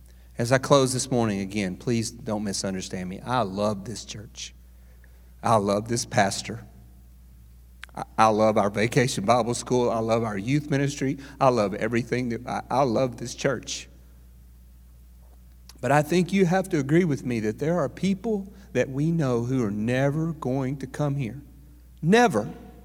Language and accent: English; Gum Springs, Arkansas, United States; Now, I grew up in Gum Springs, Arkansas, and we didn't have a pool in Gum Springs